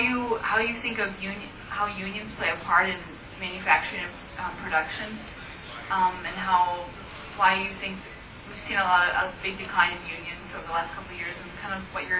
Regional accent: South Dakota, United States; South Dakota.

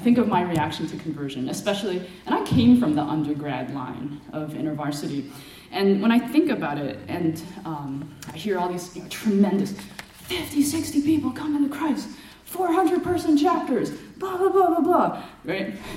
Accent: New York City, New York, United States; I grew up in New York City, lots of Jews.

